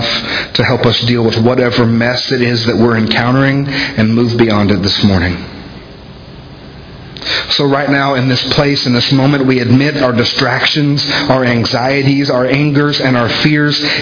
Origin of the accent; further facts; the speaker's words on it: the South, United States; accent: Southern; now in Centerville, United States; the South. I have a Southern accent, or did.